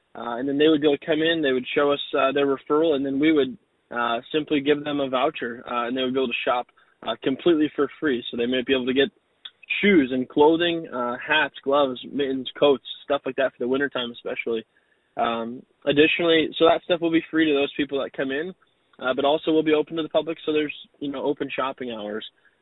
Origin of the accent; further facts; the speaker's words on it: Canton, Michigan, United States; I grew up in Canton my whole life and then moved out here for school.